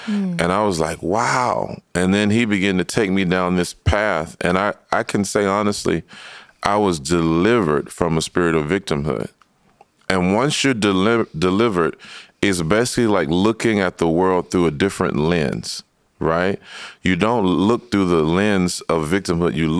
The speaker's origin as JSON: {"language": "English", "region": "the South", "country": "United States", "tie": "born or raised there", "said": "I think for me, growing up in the South"}